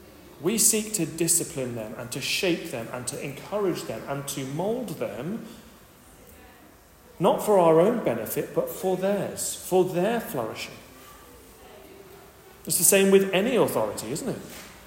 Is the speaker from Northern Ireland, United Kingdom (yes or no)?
no; Sheffield, Yorkshire and the Humber, United Kingdom; It's a prayer that I remember growing up in Sheffield.